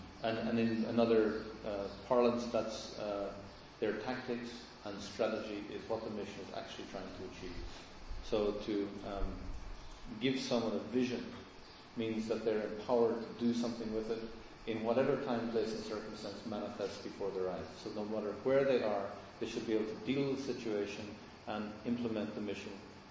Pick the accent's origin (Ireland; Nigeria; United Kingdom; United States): Ireland; because I'm from Ireland, it was the Celtic Church and the Roman Church, and St. Patrick came to Ireland to make everyone Christian.